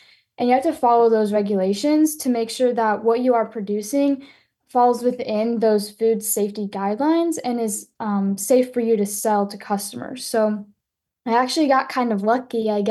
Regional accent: Illinois, United States; I am from Monroe County in Illinois, which is just about 40 minutes away from St. Louis. And it's pretty much a very rural community

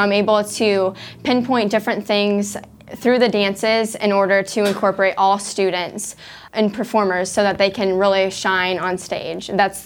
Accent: Churubusco, Indiana, United States; I am from Cherubusco, Indiana.

